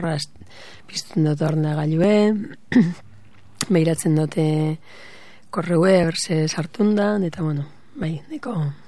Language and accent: Basque; Ibarrangelu, Basque Country, Spain; also born or lived in Bilbao; Deuston jaio nintzen, baina batez be Ibarran gelutartzako dekot neure burue. Ze aman baserrien bizinaz, ama jaio esan baserrien